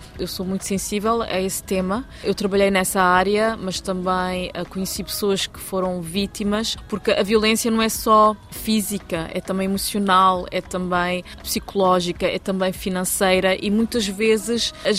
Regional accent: Luxembourg; also born or lived in Lisbon, Portugal; Eu sou de origem cabo-verdiana, nasci cá em Portugal, em Lisboa, e cresci no Luxemburgo. Em Luxemburgo somos poliglotas, né? Aprendemos várias línguas. E é o que eu sou. Eu sou uma mistura de culturas, misturas de língua.

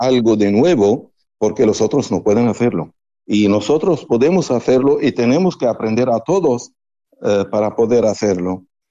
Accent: Lebanon; Spanish is a second language; también mucha gente de mi país ya viven en América Latina, libaneses de origen libanesa, que llaman los turcos.

